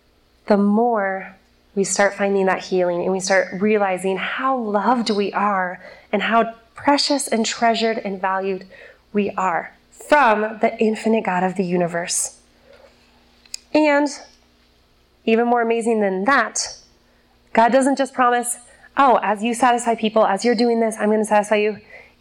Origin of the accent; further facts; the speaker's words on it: United States; moved away; Like, I'm American, guys. Like, just let me go home.